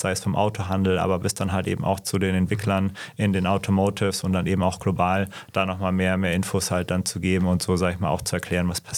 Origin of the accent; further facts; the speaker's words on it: Bavaria, Germany; now in Berlin, Germany; Wir sitzen ja hier heute in Berlin, aber ursprünglich bin ich aus dem Süden Deutschlands, habe in München studiert, bin im Alpenvorland aufgewachsen